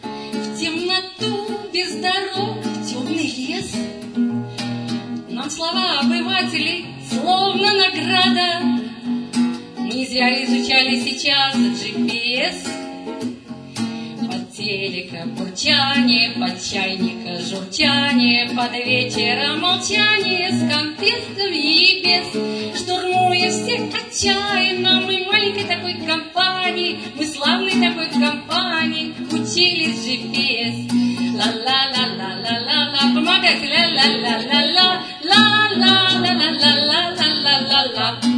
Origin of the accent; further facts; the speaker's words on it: Samara, Samara Oblast, Russia; из Самары. Я счастлива, что снова побывала в Москве.